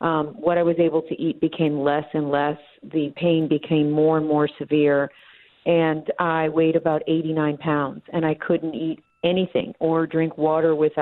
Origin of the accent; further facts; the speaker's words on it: Appalachia, United States; I grew up very poor in the Appalachian Mountains.